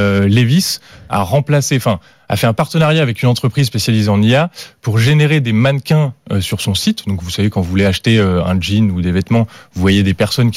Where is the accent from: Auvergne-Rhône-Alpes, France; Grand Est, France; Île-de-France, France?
Île-de-France, France; Paris; moi, je suis un produit du terroir parisien.